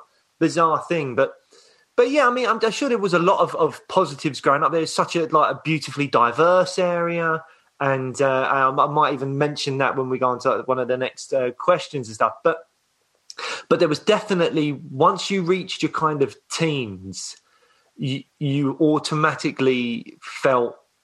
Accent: Peckham, London, United Kingdom; I grew up in Peckham. So, mainly all just like South London. So I grew up in Peckham, but then went to school, ended up going to school in Croydon when it's like Brit school and stuff.

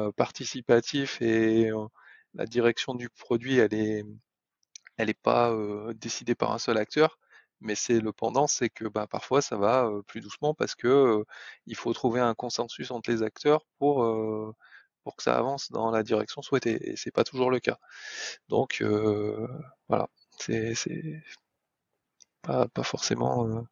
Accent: France; Enfin, on est français.

